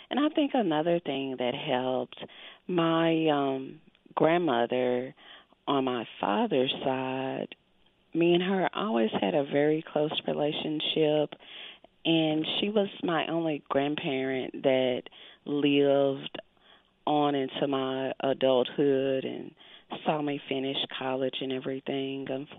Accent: Arkansas, United States; University of Arkansas, in which I'm from Arkansas, had a master's program

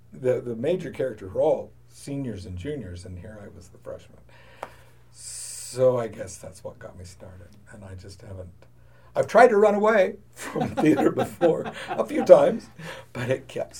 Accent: Kansas, United States; I come from Western Kansas. So this part of even northern New Mexico is sort of like home to me.

